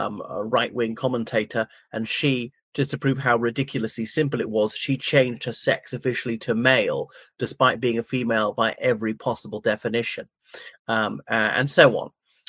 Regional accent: Ireland; from Ireland

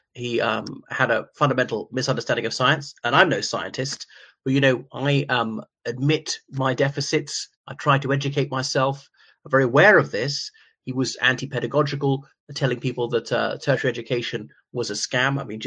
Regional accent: Ireland; from Ireland.

